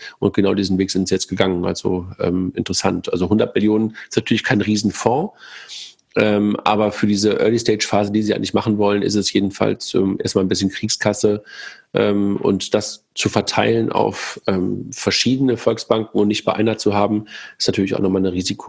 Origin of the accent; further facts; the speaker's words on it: Regensburg, Bavaria, Germany; Ich komme aus Regensburg.